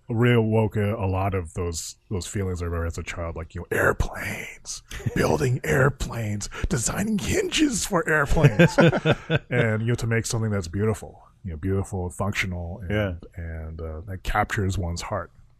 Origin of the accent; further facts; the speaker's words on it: Japan; English is a second language; this is the way I remember growing up in Japan.